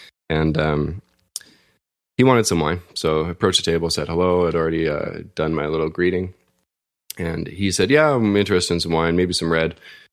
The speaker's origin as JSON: {"language": "English", "country": "Canada", "said": "as a Canadian actor"}